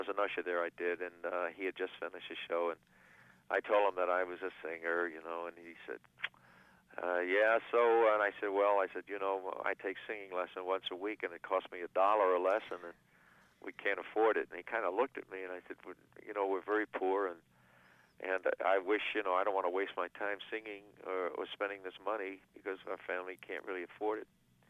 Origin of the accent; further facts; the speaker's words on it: New York City, New York, United States; Oh, I was born in Brooklyn, you know, and I just, and growing up there, you know